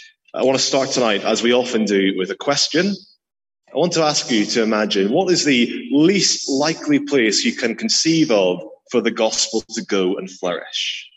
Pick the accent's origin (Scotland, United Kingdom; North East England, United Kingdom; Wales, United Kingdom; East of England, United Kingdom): Scotland, United Kingdom; St Andrews; Usually if I tell people I'm from St. Andrews, the first question they ask me is, do you play golf?